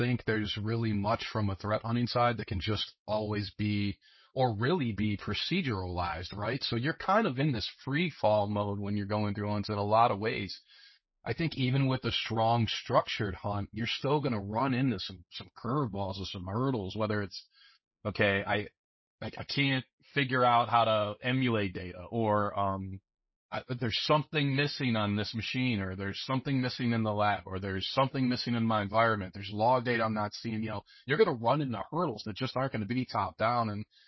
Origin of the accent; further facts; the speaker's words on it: Ireland; I'm Irish and I'm stubborn